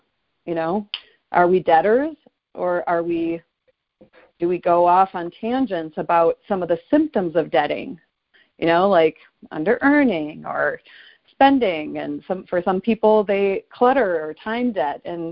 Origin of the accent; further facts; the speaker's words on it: Minnesota, United States; So when I arrived at this year's World Service Conference in Minnesota, my home state